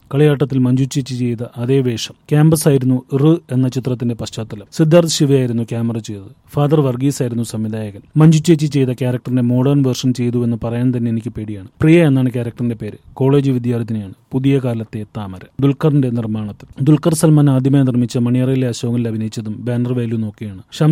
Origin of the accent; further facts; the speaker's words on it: Kochi, Kerala, India; also born or lived in Thiruvalla; തിരുവല്ലയാണ് നാടെങ്കിൽ ഞാൻ പഠിച്ചതും വളർന്നതും ഒക്കെ കൊച്ചിയിലാണ്.